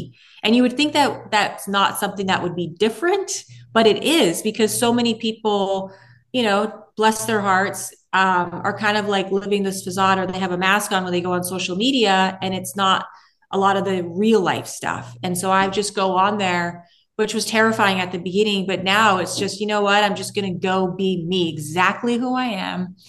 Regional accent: Vancouver, British Columbia, Canada; So I was raised in Vancouver, Canada.

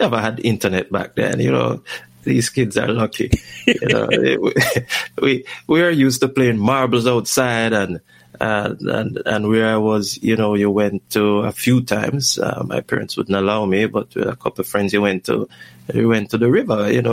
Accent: Manchineel, Portland, Jamaica; I'm from Jamaica and Portland at that. I was born in Manchineel, Portland.

